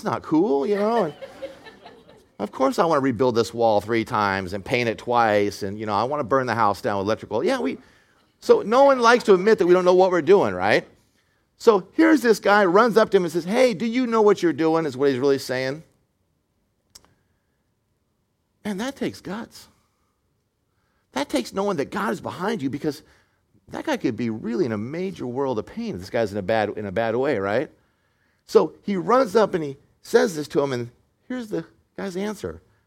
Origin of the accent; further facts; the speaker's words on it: California, United States; And I grew up in California, the desert.